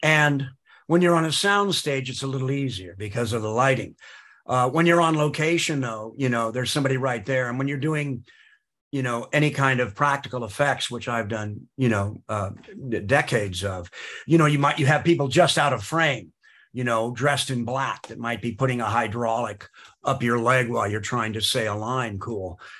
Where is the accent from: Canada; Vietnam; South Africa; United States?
United States; Georgia; accent: Georgia; kind of put to squint with my Georgia accent.